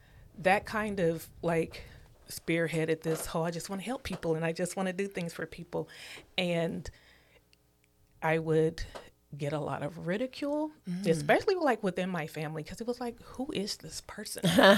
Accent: Portland, Oregon, United States; I grew up in Northeast Portland, born and raised in Northeast Portland.

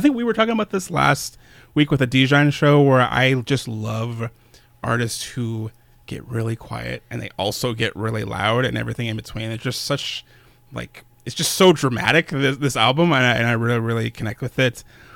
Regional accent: Tucson, Arizona, United States; I'm from Arizona, so I still haven't gotten fully used to it.

